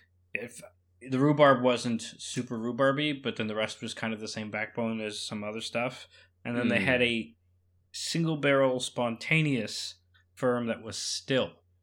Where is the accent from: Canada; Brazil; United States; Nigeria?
Canada; Calgary, Alberta; these guys are based in Edmonton, the city nearest to my hometown, which was weird. I'm like, oh yeah, I'm a Calgary boy.